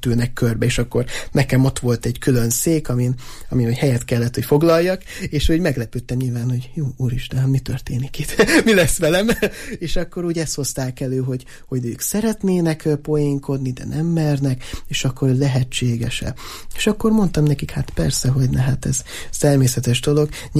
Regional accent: Borsod-Abaúj-Zemplén, Hungary; a mi környékünk, ahonnan én származom, ez ugye Észak-Borsod, és annak tényleg legészakibb határa, Magyarország legészakibb faluja és az a környéke

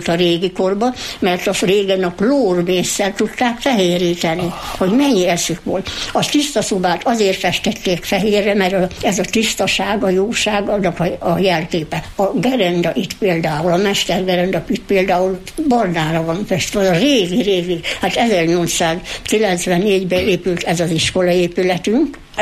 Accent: Jászszentandrás, Jász-Nagykun-Szolnok, Hungary; Tehát akik itt született jászok, és Jász Szent Andráson élnek, azok minnek el nem költöznének

